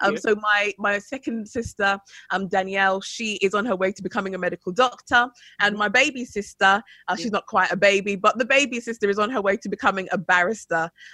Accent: London, United Kingdom; We grew up in West London. As my mum is from the beautiful island of Grenada, and my dad is from the land of gold. He's from Ghana.

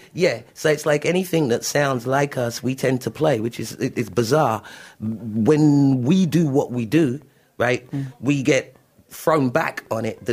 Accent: London, United Kingdom; I came from South London. I lived in Clapham South, but round the corner from Brixton.

